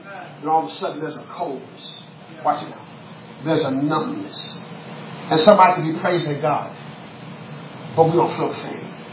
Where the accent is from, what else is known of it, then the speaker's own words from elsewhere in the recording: Chicago, Illinois, United States; I'm from the city. I'm from Chicago, West Side.